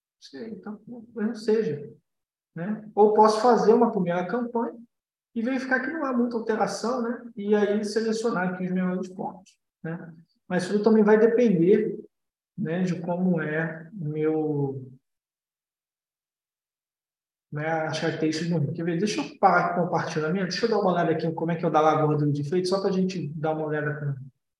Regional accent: Rio de Janeiro, Brazil; eu sou aqui do Rio, Lagoa Rodrigo de Freitas.

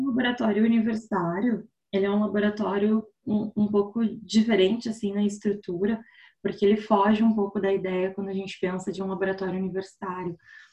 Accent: Porto Alegre, Rio Grande do Sul, Brazil; Eu sou de Porto Alegre, né?

